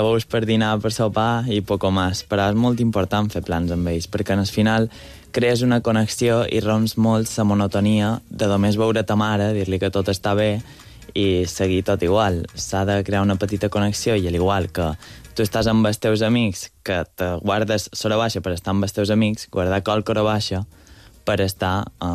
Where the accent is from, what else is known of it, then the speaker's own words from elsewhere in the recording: Valldemossa, Balearic Islands, Spain; perdre-me per Vall de Mossa, que és on visc, que és el meu poble, i estar per allà.